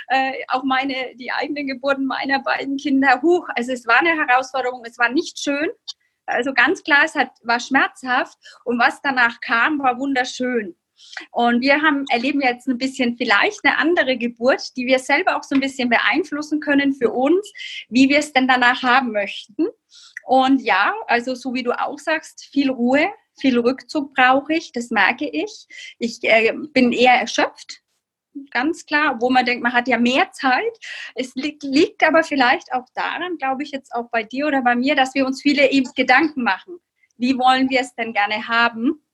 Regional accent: Bamberg, Bavaria, Germany; Ich komme aus Bamberg

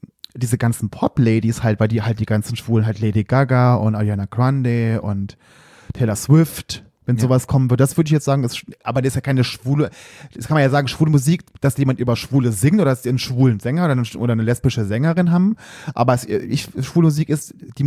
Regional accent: Saarland, Germany; bei uns im Saarland gab es nicht so wirkliche Partys.

